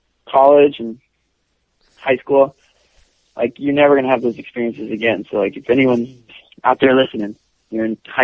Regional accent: Oregon, United States; I went to Chapman and I'm from Oregon.

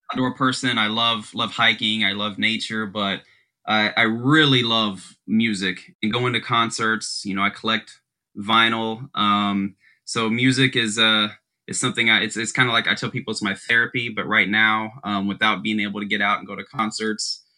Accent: Oklahoma, United States; moved away; also born or lived in Tampa; I was born and raised in Oklahoma, moved here around 2000. Lived in Tampa for, I'd say, close to 10 years

